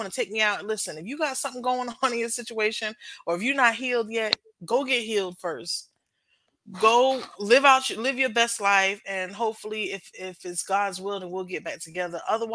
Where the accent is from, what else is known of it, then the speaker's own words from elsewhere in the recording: New York, United States; I've experienced this being, and I'm from New York, being in the South, everybody has a presumption about, oh, you from the North